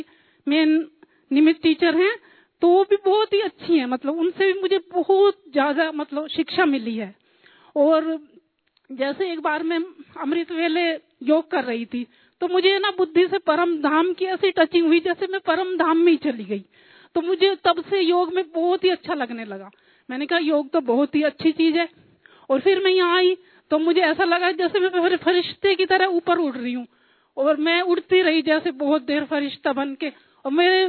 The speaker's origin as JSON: {"language": "Hindi", "town": "Muzaffarnagar", "region": "Uttar Pradesh", "country": "India", "said": "Muzaffarnagar."}